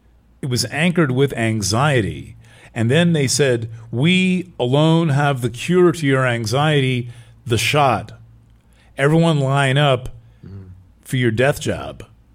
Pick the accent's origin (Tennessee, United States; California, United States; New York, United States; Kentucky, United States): New York, United States; I'm from New York where we like bash into each other and totally friendly conversation.